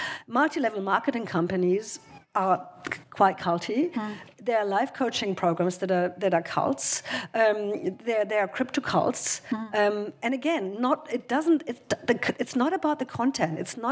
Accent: Germany; I'm originally from Germany.

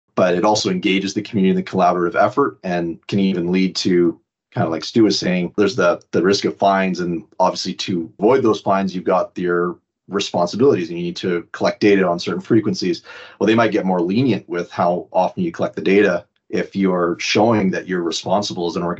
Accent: Canada; I've been with Acquire almost 2 years. Probably from the accent, you can tell I'm from Canada.

